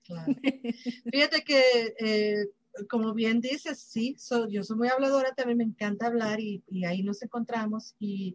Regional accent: Mexico; no te olvides que yo tengo 47 años y yo crecí en México.

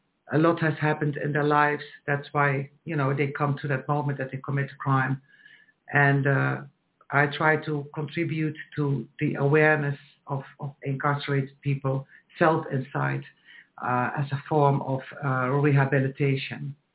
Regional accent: Netherlands; As Leona said, I am from the Netherlands, and in the Netherlands, I worked with incarcerated people as a psychosocial therapist

